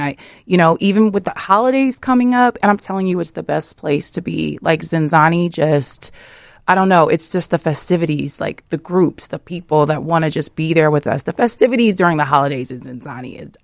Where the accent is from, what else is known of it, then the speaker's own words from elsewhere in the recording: Peoria, Illinois, United States; I'm from Peoria